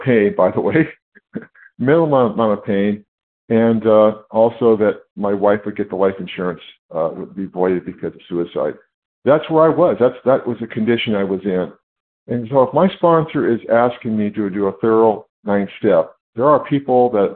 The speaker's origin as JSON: {"language": "English", "region": "California", "country": "United States", "said": "I'm from California."}